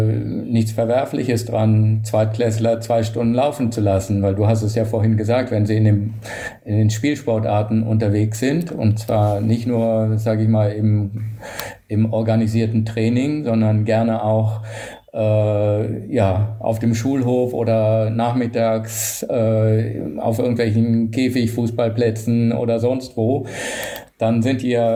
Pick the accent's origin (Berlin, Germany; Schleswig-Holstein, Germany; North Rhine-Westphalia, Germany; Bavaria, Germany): Berlin, Germany; wir waren damals in Berlin, mein Vater war Langstreckler beim STC, ich bin in der Leichtathletik groß geworden